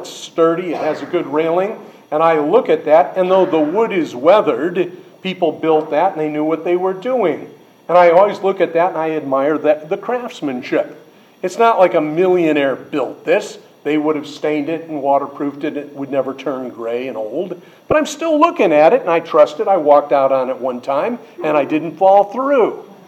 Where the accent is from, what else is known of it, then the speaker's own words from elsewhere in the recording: New York, United States; I grew up in New York State, not in the city, not on the Long Island. But I'm an upstate New York hillbilly. The kids from New York City tell me I sound like Gomer Pyle to them.